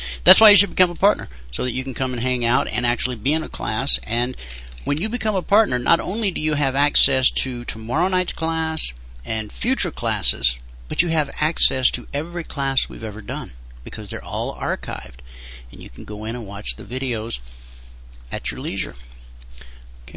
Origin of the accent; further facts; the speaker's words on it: the South, United States; I grew up in the South. We called her Mama.